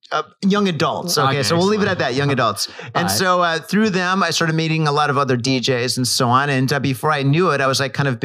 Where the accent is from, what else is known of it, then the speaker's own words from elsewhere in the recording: Michigan, United States; moved away as an adult; also born or lived in California; now in Tokyo, Japan; Originally I'm from Michigan. I grew up there and then I lived in California.